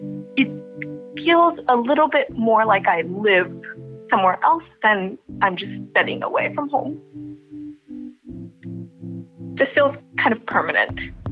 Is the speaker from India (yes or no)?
yes; Mumbai, Maharashtra, India; now in New York, United States; I live in New York, and I'm from Mumbai, India